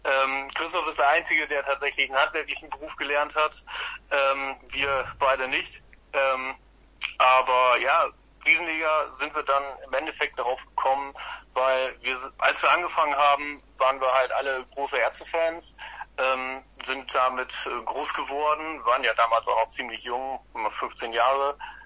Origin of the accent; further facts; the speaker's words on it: Krummhörn, Lower Saxony, Germany; Ja, also wir drei kommen alle aus der Kumhörn. Nahe Grisil, das sagt den meisten eher was als Urlaubsort.